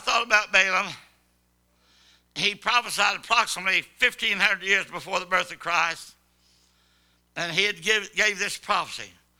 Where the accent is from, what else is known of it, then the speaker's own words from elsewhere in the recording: Arkansas, United States; I'm from Arkansas, of course, and I know you feel sorry for me, David.